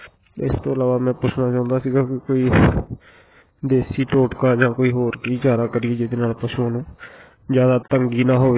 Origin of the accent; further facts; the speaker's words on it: Gurdaspur, Punjab, India; ਭਾਅ ਜੀ ਸਾਡੇ ਕੋਲ ਨਾ ਪਸ਼ੂ ਸੀਗੇ, ਮੇਰਾ ਜ਼ਿਲ੍ਹਾ ਗੁਰਦਾਸਪੁਰ ਆ, 7-8 ਮੱਝਾਂ ਸਾਡੇ ਕੋਲ